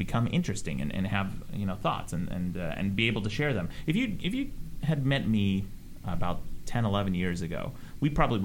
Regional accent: Utah, United States; born or raised there; moved away as an adult

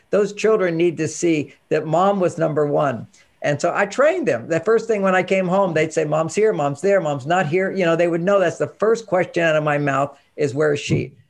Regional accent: Texas, United States; I was raised not mainstream in a sense. There were four brothers above me. And, you know, this is growing up in Texas.

